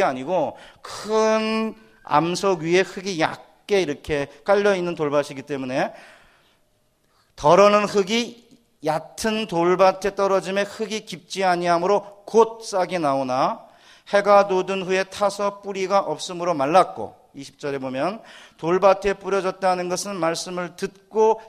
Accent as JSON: {"language": "Korean", "region": "Chungcheong", "country": "South Korea", "said": "제가 충청도, 전 충청도거든요."}